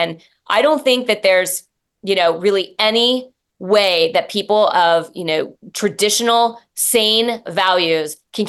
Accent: Leesburg, Virginia, United States; say like my hometown here in Leesburg, Virginia, you know, we've got Democratic majorities here.

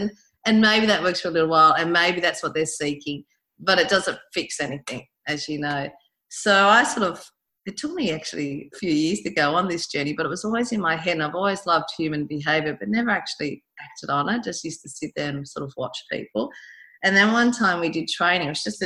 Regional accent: New South Wales, Australia; moved away as an adult; now in Margaret River, Australia; born and raised in New South Wales from a farm background, you know, traveled.

